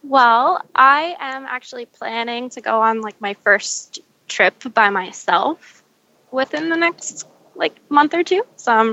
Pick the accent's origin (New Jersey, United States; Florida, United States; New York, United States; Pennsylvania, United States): New Jersey, United States; now in San Diego, United States; But I live in San Diego right now, but I'm originally from New Jersey, so I feel like I got to mention that.